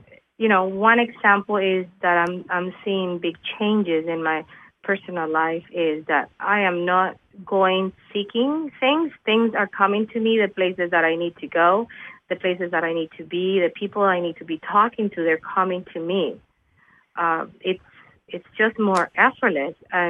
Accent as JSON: {"language": "English", "country": "Nicaragua", "also_born_or_lived": "Mexico / Florida, United States", "moved": "yes", "lives_now": "Canada", "said": "I am originally from Nicaragua. I've been up in Canada for 27 years. I did university in Mexico, and then I also lived in the States, in Florida. So I have not been in Nicaragua for the last 32 years."}